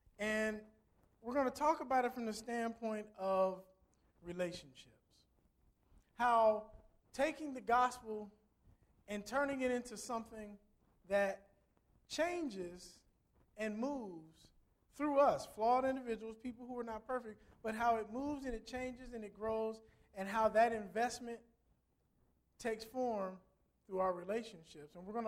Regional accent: Midwest, United States; We call it pop. I'm from the Midwest, okay? They call it pop in Ohio.

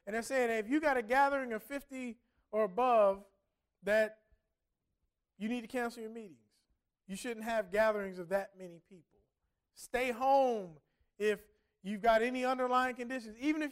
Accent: Cincinnati, Ohio, United States; I'm from Cincinnati, I remember when we had this contaminated water.

